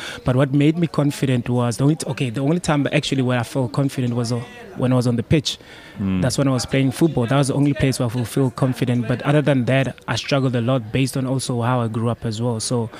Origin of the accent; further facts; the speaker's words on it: Soweto, Gauteng, South Africa; We're from Soweto. So for us to come back here and share stories with the boys actually from Soweto